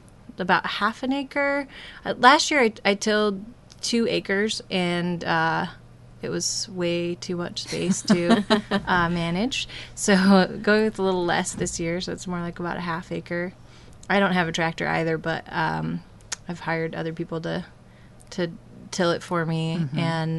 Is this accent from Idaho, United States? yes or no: no; Nassau, Washington, United States; I grew up in Nassau, Washington, and I've lived away for about 10 years. I just moved back a little over a year ago.